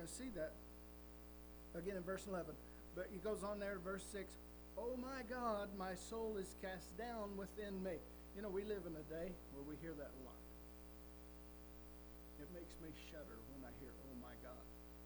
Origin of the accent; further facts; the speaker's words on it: New Mexico, United States; Now, I was raised in New Mexico. I can tell a coyote.